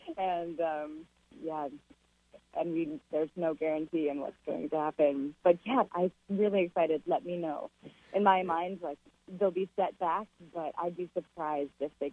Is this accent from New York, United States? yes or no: yes; New York, United States; Even though I grew up here in the Finger Lakes, I spent over a decade not here, working on other farms, growing organic seed before moving back and starting Fruition in 2012.